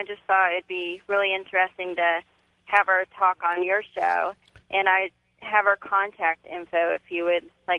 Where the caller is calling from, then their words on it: New York, United States; from Upstate New York.